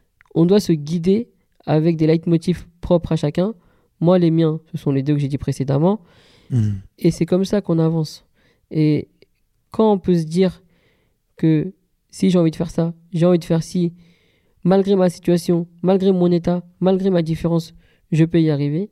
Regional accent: Sarcelles, Île-de-France, France; born there; Ben moi, par exemple, la preuve, je suis né à Sarcelles

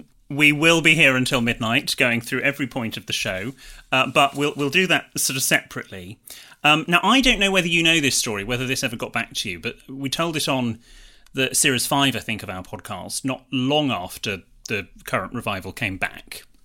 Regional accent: Bristol, South West England, United Kingdom; I grew up in Bristol

